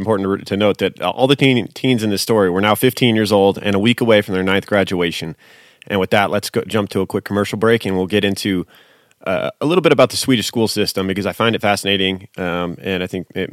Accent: United States; because I grew up in America, in the American school system.

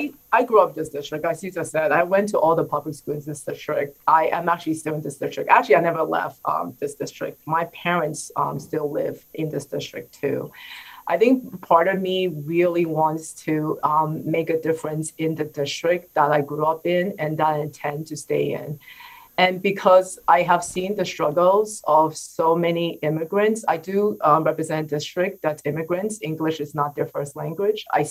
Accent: United States; the way I grew up in United States and going to the schools here

